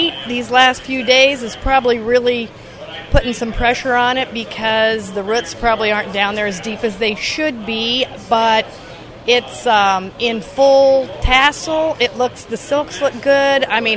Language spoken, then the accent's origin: English; Bloomfield, Iowa, United States; We are from Bloomfield, Iowa